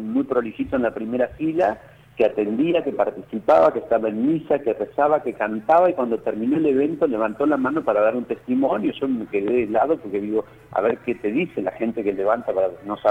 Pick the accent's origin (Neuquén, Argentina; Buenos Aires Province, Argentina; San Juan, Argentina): Buenos Aires Province, Argentina; La Plata; also born or lived in Santiago del Estero; Yo soy nacido en Santiago del Estero, pero viví siempre en La Plata.